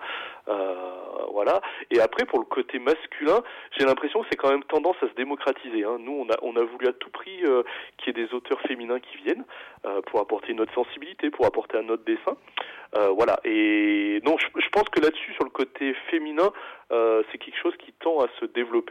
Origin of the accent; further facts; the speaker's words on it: Auvergne-Rhône-Alpes, France; je suis pas natif d'ici en fait, moi je suis natif de la Drôme